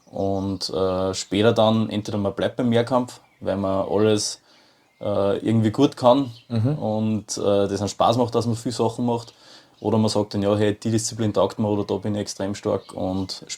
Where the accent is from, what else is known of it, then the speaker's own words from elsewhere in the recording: Amstetten, Lower Austria, Austria; Genau, wo ich aufgewachsen bin und wir haben eigentlich hauptsächlich in Amstetten trainiert